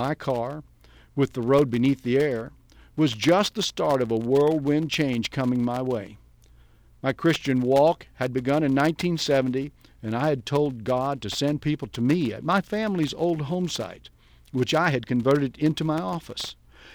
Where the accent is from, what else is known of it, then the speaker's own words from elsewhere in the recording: Vincennes, Indiana, United States; I had a business to run and a family to raise in my hometown of Vincennes, Indiana, like my parents and grandparents had done.